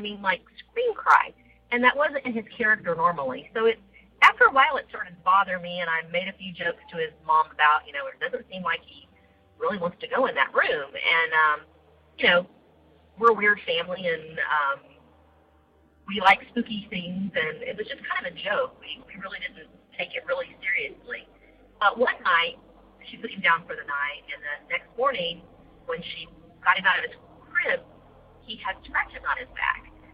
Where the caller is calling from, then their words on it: Florida, United States; I'm calling you from Florida.